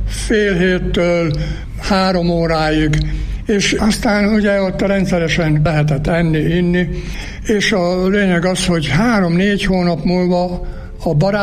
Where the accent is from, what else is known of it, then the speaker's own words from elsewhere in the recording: Bükkszentkereszt, Borsod-Abaúj-Zemplén, Hungary; born there; Nagyon szegényen éltünk, Bükszön kereszten születtem, és mikor 16 éves lettem, hát kőműves tanulónak elmentem